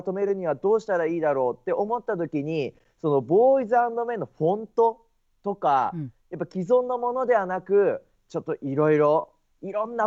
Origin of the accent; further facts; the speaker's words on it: Nagoya, Aichi, Japan; 地元名古屋で一番大きな会場である名古屋ドームでの単独ライブですかね。